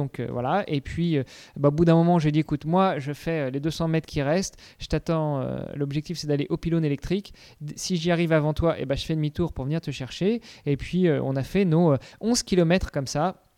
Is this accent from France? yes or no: yes; Normandy, France; now in Luxembourg; un peu à la Normande, comme là où j'ai grandi. Non, je suis au Luxembourg